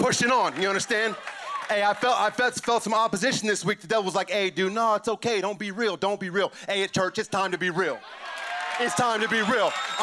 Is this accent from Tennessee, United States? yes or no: no; Missouri, United States; All right, I'm from the Midwest. In Missouri, what's up? What's up, Missouri?